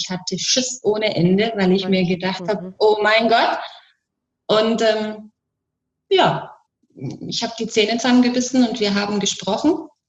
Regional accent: Bavaria, Germany; wie es bei uns in Bayern so heißt

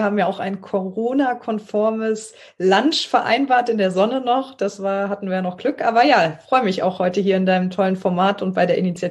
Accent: Trier, Rhineland-Palatinate, Germany; also born or lived in Konz; Ja, ich bin aufgewachsen in Trier und Konz, ein kleines Städtchen vor Trier, mit meinem Bruder und meinen Eltern in einem auch sozialdemokratischen Elternhaus, würde ich sagen.

